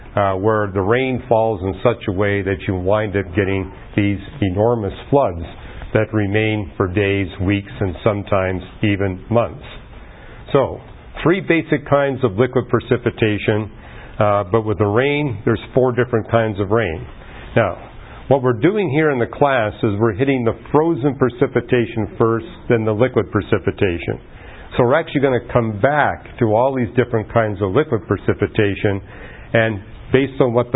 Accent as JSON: {"language": "English", "region": "British Columbia", "country": "Canada", "tie": "born or raised there", "said": "I've experienced that growing up in British Columbia"}